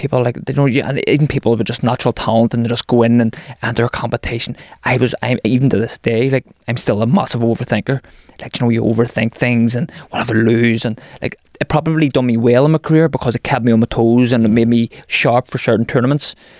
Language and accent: English; Belfast, Northern Ireland, United Kingdom; I come from Andytown in West Belfast. Working class area, went to school there, De La Salle.